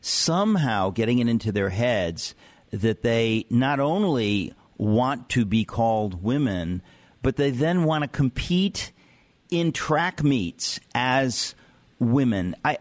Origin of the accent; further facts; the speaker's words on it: Danbury, Connecticut, United States; Because this concerns, part of it concerns my hometown of Danbury, Connecticut.